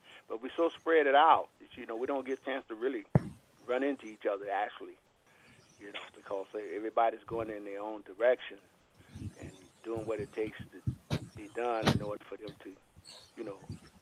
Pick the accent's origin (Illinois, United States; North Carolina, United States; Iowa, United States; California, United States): Illinois, United States; Chicago; I'm from Chicago, Illinois.